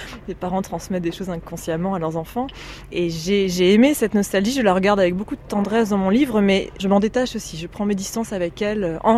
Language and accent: French; Niort, Nouvelle-Aquitaine, France; born there; je suis née à Niort. On a passé quelques petites années dans la ville de Niort, dans une petite maison de ville. Et quand j'ai eu 7 ans, mes parents se sont dit, bon, voilà, la ville, ça suffit, on va retrouver la campagne.